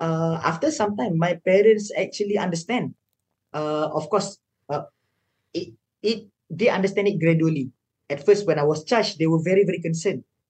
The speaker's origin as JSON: {"language": "English", "country": "Malaysia", "said": "I mean, being a Malaysian parent, of course, they will think the same thing"}